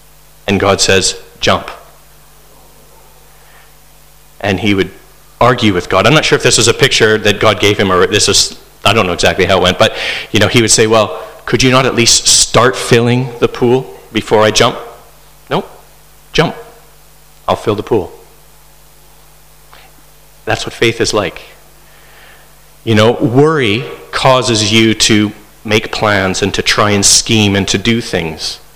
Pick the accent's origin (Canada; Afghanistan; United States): Canada; how are they going to know that I'm Canadian? And then I thought, well, clearly I will have to talk at some point, and I am not good at doing accents, so I think my accent would give me away